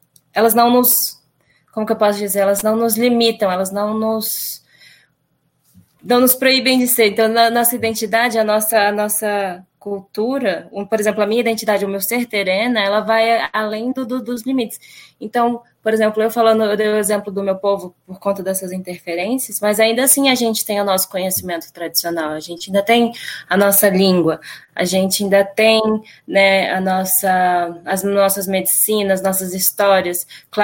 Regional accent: Brazil; Então, eu posso ser terena, mas eu sou brasileira, né?

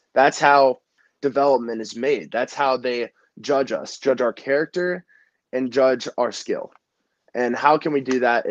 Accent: Powell, Ohio, United States; also born or lived in Tampa; So I'm 16, Powell, Ohio. I was born in Tampa. I moved to here when I was 1.5.

